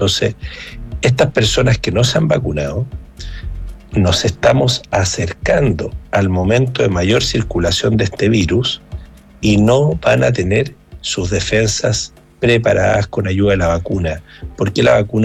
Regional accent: Viña del Mar, Valparaíso, Chile; Yo en lo personal, como buen viñamarino

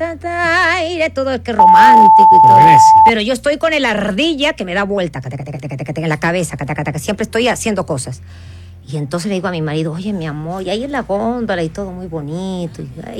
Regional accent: Mexico; Que cuando yo empiezo hablar como chilena, a la gente le gusta mucho eso. Es como hacerle honor a este país de que una mexicana se aprenda todas las cosas de ustedes

